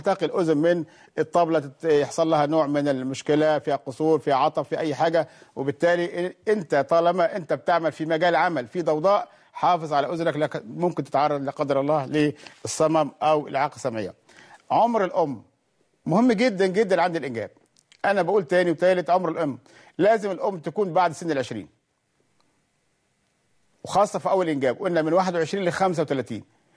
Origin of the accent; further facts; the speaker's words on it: Egypt; حتى ان الطفل كل اللغه اللي يعني عندنا في مصر هنا اللهجه المصريه